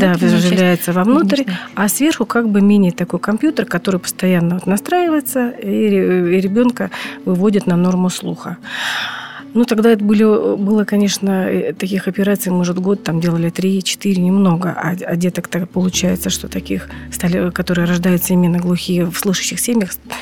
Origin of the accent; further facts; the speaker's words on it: Perm, Perm Krai, Russia; born there; now in Tver, Russia; Да, я родилась в Перми, да.